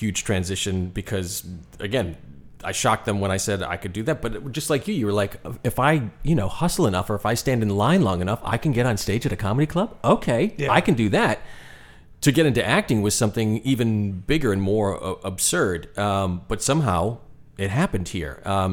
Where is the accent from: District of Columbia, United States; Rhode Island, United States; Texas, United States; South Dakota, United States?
Rhode Island, United States; I'm from Rhode Island, you know, smallest state in the country.